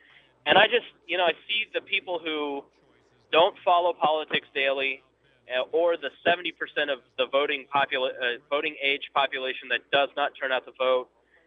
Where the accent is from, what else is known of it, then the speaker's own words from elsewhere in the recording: Plainfield, Indiana, United States; now in Greenwood, United States; No, I live in Greenwood on the south side of Indianapolis. I was born and raised in Plainfield out by the airport.